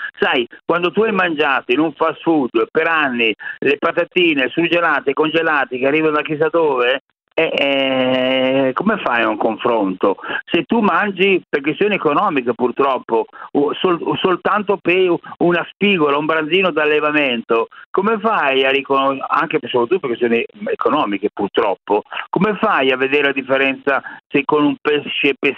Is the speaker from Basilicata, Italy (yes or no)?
no; Milan, Lombardy, Italy; io mi ricordo da bambino delle elementari a Leonardo da Vinci a Milano negli anni 50, perché il diploma di quinta elementare l'ho preso nel 60